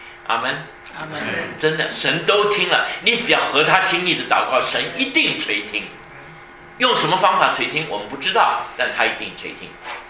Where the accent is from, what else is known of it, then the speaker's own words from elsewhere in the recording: China; 那我说我是中国人